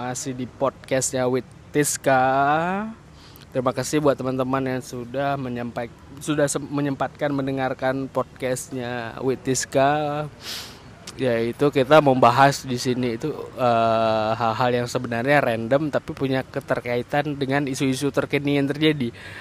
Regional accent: Aceh, Indonesia; Jadi pikiran itu karena kita adalah orang Aceh

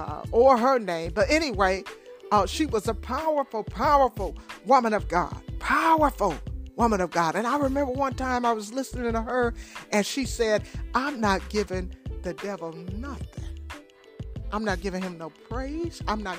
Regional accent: Detroit, Michigan, United States; And from where I'm from Detroit, Michigan, and we mostly live in houses, not apartments, in houses.

